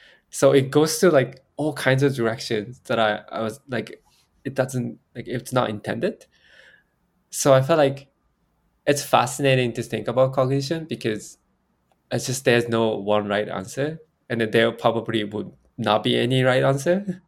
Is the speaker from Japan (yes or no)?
yes; Japan; English is a second language; So I'm from Japan